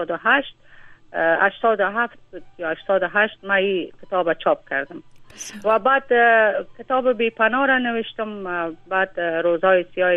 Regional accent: Afghanistan; در این 13-14 در شرایط زندگی کردیم که تماما جنگ بوده و تمام نابسامانی های زندگی را ما داشتیم، تمام زنای افغانستان، مردم افغانستان

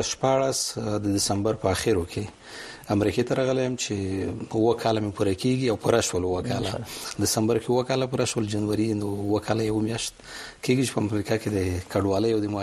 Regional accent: Khost, Afghanistan; moved away; also born or lived in Pakistan; زه د خوست ولایت يم، د خوست د لکنو د بدی خیلو په کلی کې پیدا شوم. ابتدایي زده کړې مې مهاجرت په کلونو کې کړې وې تر نهم ټولګي پورې

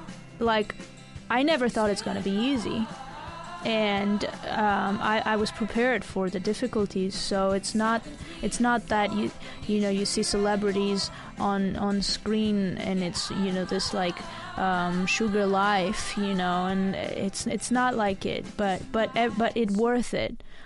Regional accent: Vanadzor, Lori, Armenia; and I'm from Vanadzor or from Armenia

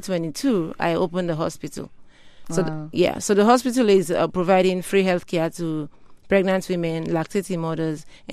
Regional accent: Sierra Leone; now in United States; growing up in Sierra Leone, I saw the desperate need. And I came to U.S.

